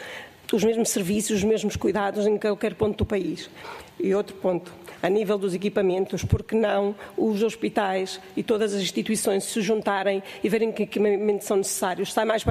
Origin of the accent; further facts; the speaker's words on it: Centro, Portugal; Eu venho da Cova da Beira e sinto essa necessidade.